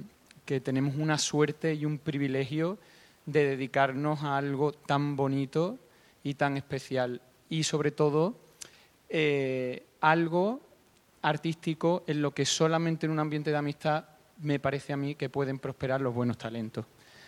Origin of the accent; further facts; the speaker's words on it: Seville, Andalusia, Spain; soy de Sevilla, entonces allí pues, se canta muchísima zarzuela.